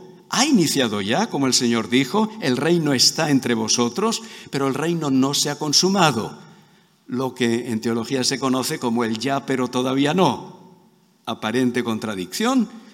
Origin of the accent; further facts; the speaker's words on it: Málaga, Andalusia, Spain; born there; Originalmente soy de Málaga, aunque el habla dice que no, pero soy malagueño de nacimiento y era muy jovencito, tenía 13 años